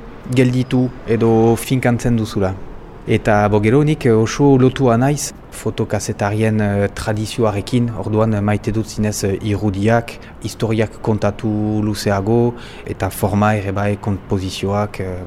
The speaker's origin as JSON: {"language": "Basque", "town": "Boucau", "region": "Nouvelle-Aquitaine", "country": "France", "said": "42 urte ditut eta Bokalekoa naiz, Baionan ondoan."}